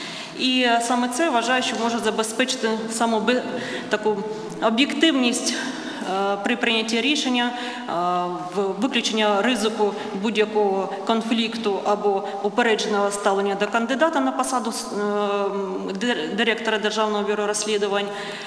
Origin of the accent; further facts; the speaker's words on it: Kharkiv, Kharkiv Oblast, Ukraine; незважаючи на те, що я з Харкова і змогла прибути вчасно на це засідання